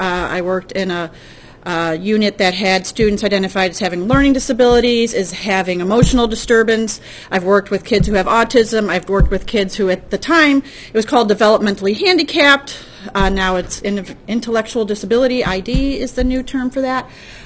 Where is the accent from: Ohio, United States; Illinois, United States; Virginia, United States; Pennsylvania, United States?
Ohio, United States; Shaker Heights; I grew up in a house where my brother was identified as having a learning disability. We grew up in Shaker.